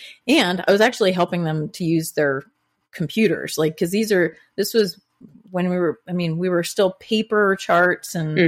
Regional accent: Columbus, Ohio, United States; now in Missoula, United States; born and raised in Columbus, Ohio. Now I live in Missoula, Montana.

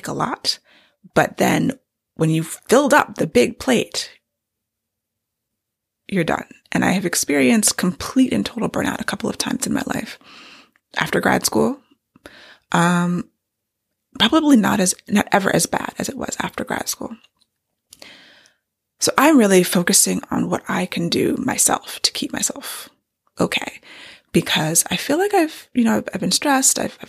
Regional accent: Maryland, United States; I live in Maryland. I live about 30 minutes outside of the District of Columbia. And I grew up in Maryland.

